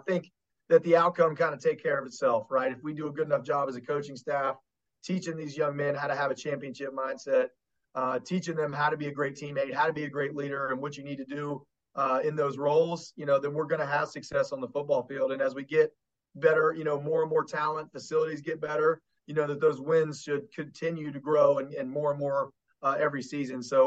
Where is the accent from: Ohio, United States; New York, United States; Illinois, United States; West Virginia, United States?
West Virginia, United States; And this is my hometown, so I grew up here. And there's so many people connected to West Virginia State in the Kanawha Valley, which is, like I said, my hometown, my area.